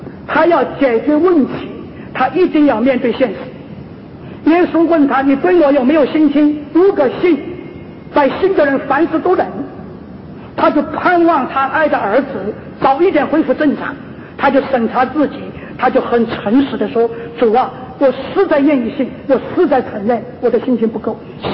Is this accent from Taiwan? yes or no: no; China; 我就想到在我的老家，在大陆上算是中上的家庭